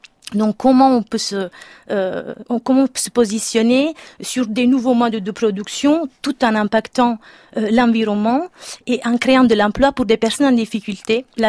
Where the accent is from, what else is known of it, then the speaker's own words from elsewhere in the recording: Italy; now in France; mon origine, je suis italienne